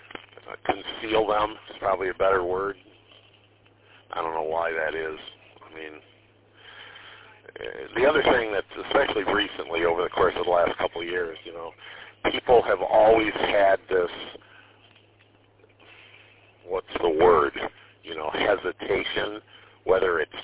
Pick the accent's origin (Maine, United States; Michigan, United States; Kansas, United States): Michigan, United States; Detroit; I grew up in Warrendale in Detroit on the west side